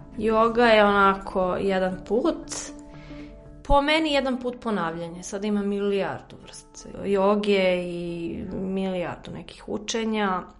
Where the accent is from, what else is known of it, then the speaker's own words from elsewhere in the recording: Belgrade, Serbia; iz Beograda sam.